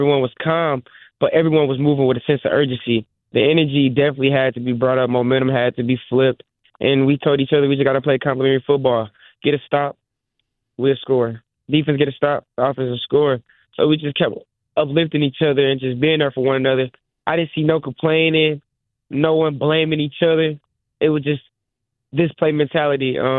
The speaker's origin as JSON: {"language": "English", "town": "St. Louis", "region": "Missouri", "country": "United States", "tie": "born or raised there", "said": "Growing up where I grew up in St. Louis, going into convenience stores and seeing different celebrities on chips"}